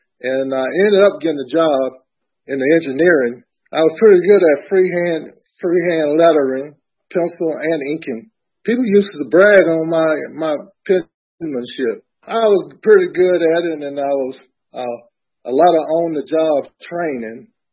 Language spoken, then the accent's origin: English; Roswell, Georgia, United States; also born or lived in Atlanta; I was born in Roswell, Georgia, in downtown Atlanta, where the old Grady Hospital, Hughes Falling, that's the hospital that I was born in. Grew up in Roswell and had four brothers and two sisters.